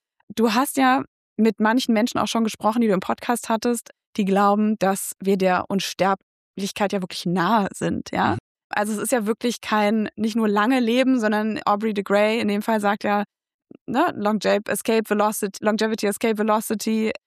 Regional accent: North Rhine-Westphalia, Germany; Über meine Heimat, das Ruhrgebiet.

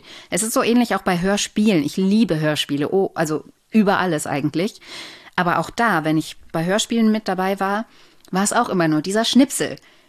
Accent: Germany; accent: German

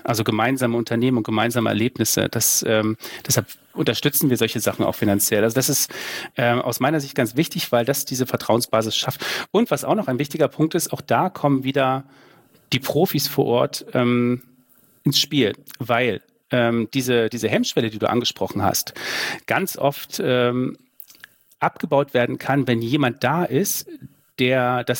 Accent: Saxony, Germany; Das weiß ich als Sachse auch.

